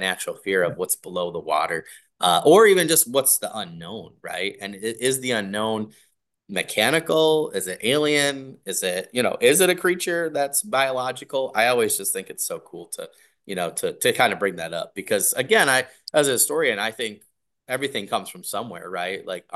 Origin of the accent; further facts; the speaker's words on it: Michigan, United States; I'm from Michigan and they have the five Great Lakes, right?